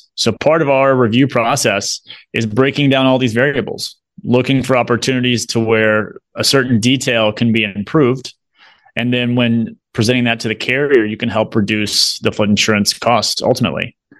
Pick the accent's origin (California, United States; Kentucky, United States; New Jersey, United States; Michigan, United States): Kentucky, United States; I grew up in Kentucky, played tennis my whole life